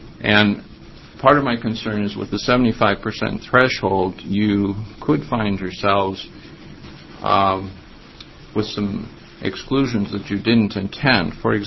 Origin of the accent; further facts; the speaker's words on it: Portland, Oregon, United States; I am an attorney from Portland, Oregon, with the firm of Samuel Jolin and Cantor.